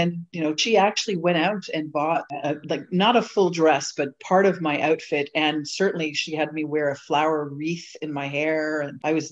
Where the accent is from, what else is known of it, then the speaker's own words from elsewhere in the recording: Montreal, Quebec, Canada; first language French; English is a second language; being from Montreal and French being my first language and having French family.